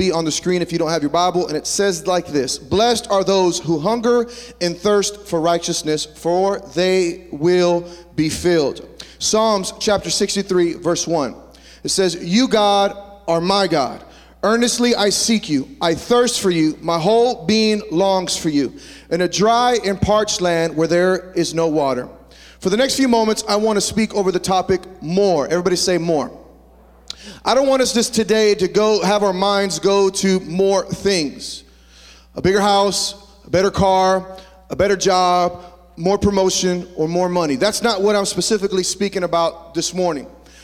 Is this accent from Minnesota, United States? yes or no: no; Bastrop, Texas, United States; also born or lived in the Valley; I was born and raised, well, I was born in the Valley, but raised in Bastrop area. Went to Bastrop High School.